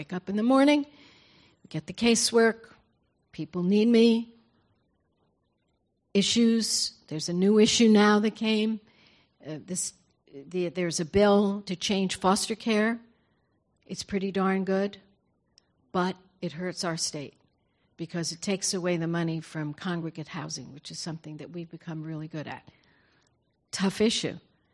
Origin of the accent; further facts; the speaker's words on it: New York, United States; I come from New York. They're tough there.